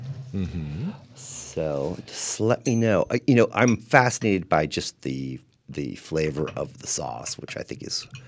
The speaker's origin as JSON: {"language": "English", "town": "San Diego", "region": "California", "country": "United States", "tie": "born or raised there", "said": "Sort of a little nod to Mexico, because I grew up in San Diego."}